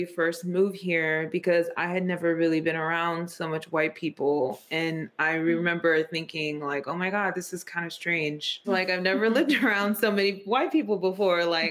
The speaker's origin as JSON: {"language": "English", "town": "San Francisco", "region": "California", "country": "United States", "tie": "born or raised there", "said": "14 University Street. That's the home that we grew up in San Francisco."}